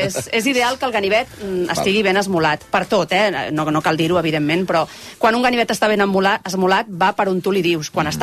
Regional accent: Catalonia, Spain; Ja sé que som catalans

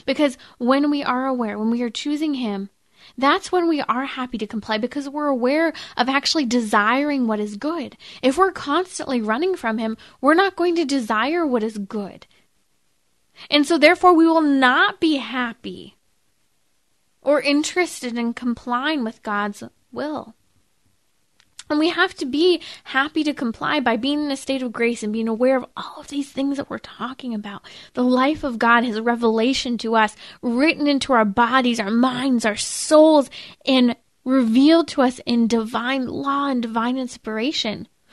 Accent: United States; because we're American, we love freedom, right?

